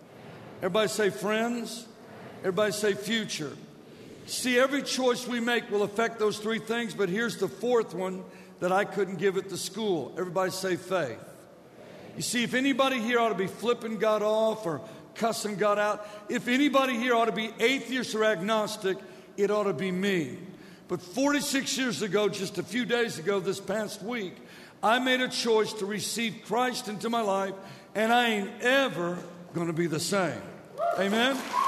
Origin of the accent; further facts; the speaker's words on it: Virginia, United States; born there; now in San Antonio, United States; I was born in Virginia, ended up in San Antonio, where I live now. Went to 24 different schools growing up, 5 different high schools my last year. Lived in about 20 states.